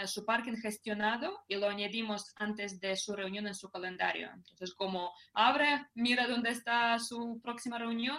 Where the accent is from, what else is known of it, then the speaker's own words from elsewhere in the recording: Ukraine; now in Madrid, Spain; Pues yo soy madrileña, pero soy de Ucrania.